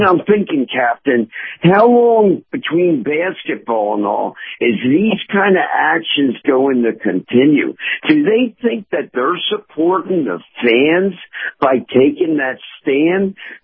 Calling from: St. Petersburg, Florida, United States; from St. Pete.

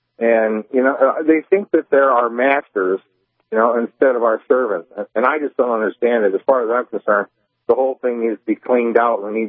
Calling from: Michigan, United States; Michigan.

